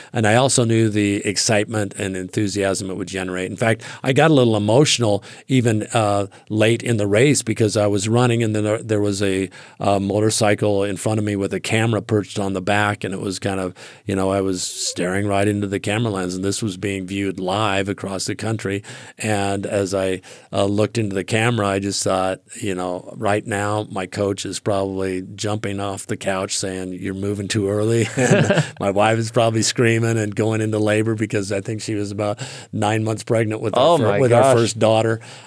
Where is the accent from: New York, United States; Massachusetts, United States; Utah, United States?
Utah, United States; And I said, "Hey, Karl, how's it going? I'm from Utah."